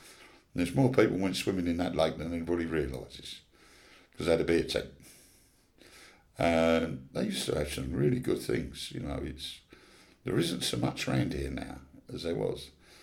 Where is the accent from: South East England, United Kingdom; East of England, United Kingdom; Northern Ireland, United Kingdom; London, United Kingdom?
London, United Kingdom; Bermondsey; They looked at me, I come from Bermondsey.